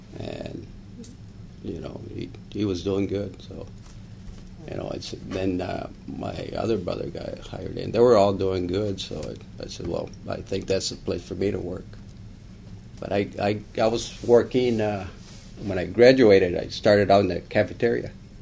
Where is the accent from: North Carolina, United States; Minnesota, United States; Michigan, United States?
Michigan, United States; Sheridan; Yeah, I used to live in Stanton. Mm-hmm. I grew up in Sheridan. And then when I got married, we moved to Stanton.